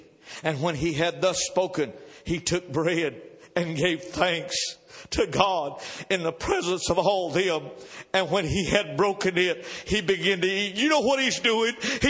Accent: Georgia, United States; born there; I was born in Georgia

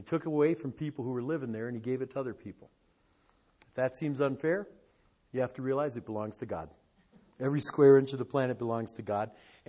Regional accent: Detroit, Michigan, United States; I come from Detroit where, you know, dark doesn't ever happen.

